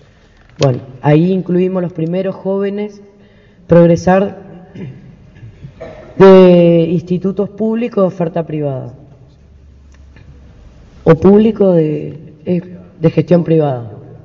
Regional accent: Corrientes, Argentina; now in Buenos Aires, Argentina; Yo soy correntina, pero vivo hace años en Buenos Aires.

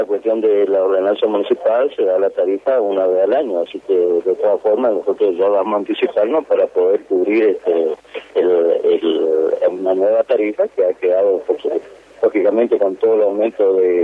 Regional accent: Argentina

